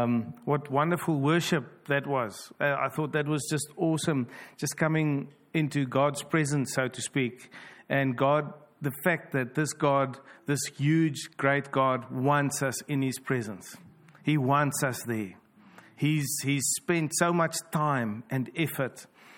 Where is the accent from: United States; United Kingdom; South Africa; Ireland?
South Africa; Obviously, the accent will never leave us. So we come from South Africa, revelation number one.